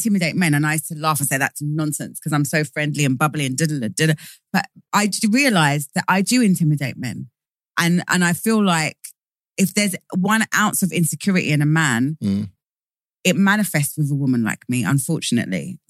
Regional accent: East London, London, United Kingdom; I'm from East London, come on.

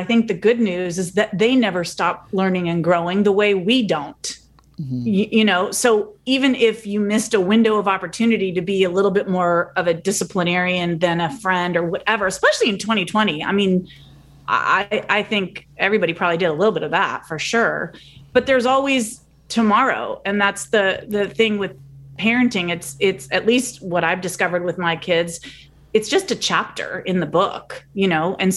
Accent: California, United States; and I'm from California, so we have fires all the time

